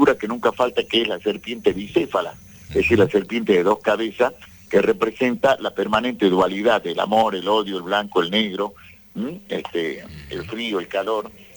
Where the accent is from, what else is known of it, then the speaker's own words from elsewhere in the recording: Salta, Argentina; aquí en Salta, nosotros podemos henchir el pecho y decir soy de Salta y hago falta.